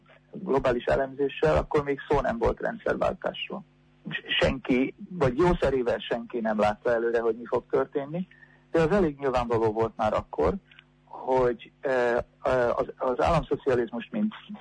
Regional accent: Budapest, Hungary; ugye én budapesti vagyok, tehát Magyarország volt ugye az elsődleges referenciapontom

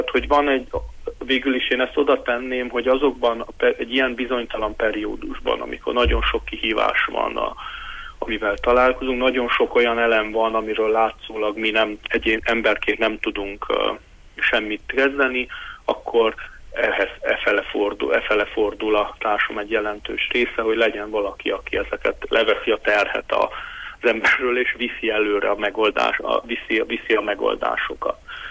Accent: Transylvania, Romania; hogyha hasonló döntések születnének Romániában, akkor azt mi erdélyi magyarként megéreznék

